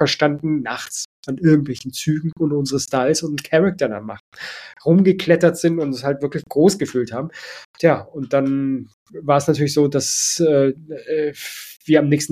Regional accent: Munich, Bavaria, Germany; und wir sehen das, was wir als Münchner nicht kannten, die Industrieanlagen

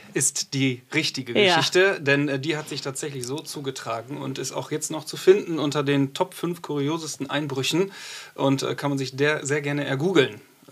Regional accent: North Rhine-Westphalia, Germany; ich bin auch aus dem Münsterland.

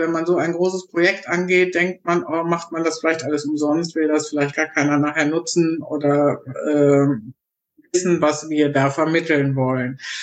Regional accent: North Rhine-Westphalia, Germany; Ja, jetzt komme ich ja aus Nordrhein-Westfalen, ganz weit weg von euch

